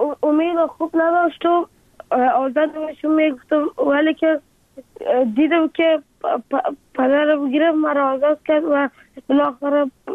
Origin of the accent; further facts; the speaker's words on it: Afghanistan; افغانستان و وطن خودم را بسازم.